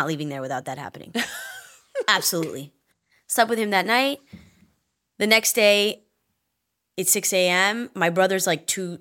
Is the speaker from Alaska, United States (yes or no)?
no; Maryland, United States; Like, never would I think, like, I'm a kid from Maryland.